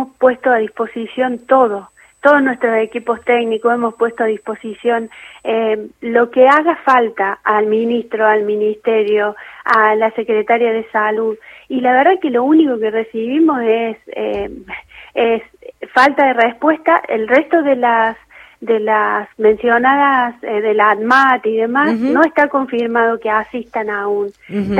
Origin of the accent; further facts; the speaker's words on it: Córdoba, Argentina; Soy de Córdoba.